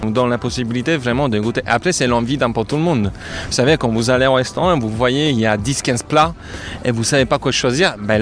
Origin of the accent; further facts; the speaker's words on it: Italy; Moi, je suis italien